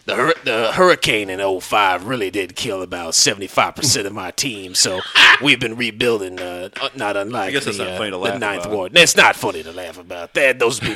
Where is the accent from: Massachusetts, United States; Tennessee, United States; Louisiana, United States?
Louisiana, United States; New Orleans; Well, like I said, you know, growing up in New Orleans and down in the South, the only teams that are really available to me were the Houston Astros and the Marlins.